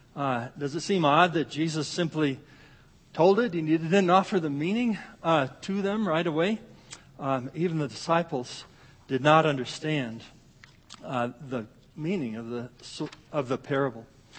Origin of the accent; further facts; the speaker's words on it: Iowa, United States; I grew up in Iowa. You take a shovel, dig it in, turn it over. It's Miracle-Gro.